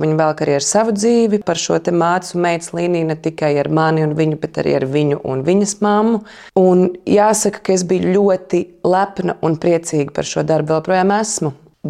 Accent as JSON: {"language": "Latvian", "town": "Liepāja", "region": "Kurzeme", "country": "Latvia", "tie": "born or raised there", "said": "es vienmēr saku, ka es esmu no Liepājas, tāpēc, ka tas bija tas posms, kurā es uzaugu, un tās pirmās skolas gaitas un bērndārs man bija Liepājā, un pirmās divas klases bija Liepājā"}